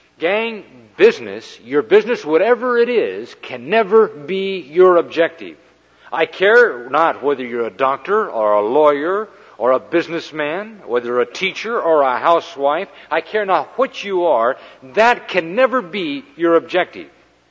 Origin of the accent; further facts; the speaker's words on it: Colorado, United States; but I am from Colorado, and I look up there on the slopes